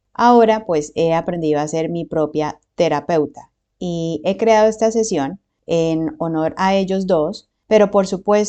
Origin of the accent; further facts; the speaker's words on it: Colombia; trabajar de forma online en Colombia cuando me regrese a mi tierrita preciosa